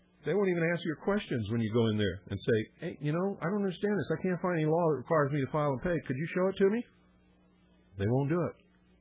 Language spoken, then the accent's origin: English; United States; I am a law-abiding citizen. I'm an American.